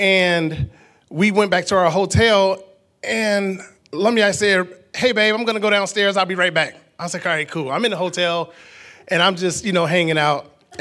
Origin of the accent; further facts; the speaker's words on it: United States; Because I'm an American who enjoys air conditioning.